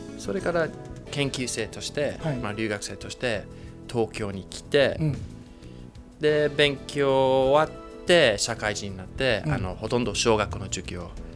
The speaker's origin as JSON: {"language": "Japanese", "country": "United Kingdom", "second_language": "Japanese", "moved": "yes", "lives_now": "Japan", "said": "いや、自分から見たらまだイギリス人だとはっきり思うんですけど"}